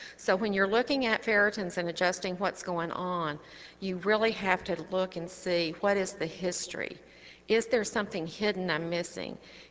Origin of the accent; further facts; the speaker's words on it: Arkansas, United States; like I'm from Arkansas, so, you know, Hillary Clinton's from there